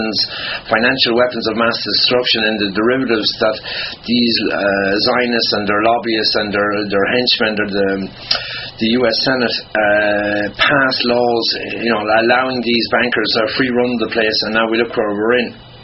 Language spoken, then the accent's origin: English; Ireland; One is definitely the absolute current situation in my home country of Ireland and this upcoming vote.